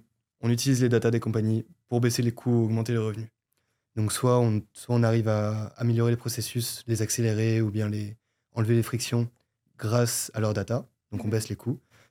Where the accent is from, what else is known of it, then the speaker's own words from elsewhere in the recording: France; Moi, je viens de la France.